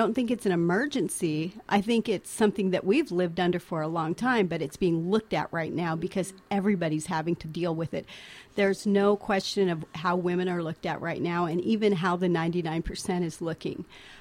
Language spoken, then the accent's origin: English; Inchelium, Washington, United States; I'm from Inchilim, Washington. I'm a member of the Colville Confederated Tribes Arrow Lakes Band. I'm Sinaichkst.